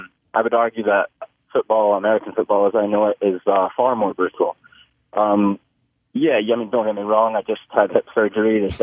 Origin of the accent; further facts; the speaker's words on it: Scotland, United Kingdom; I grew up in Scotland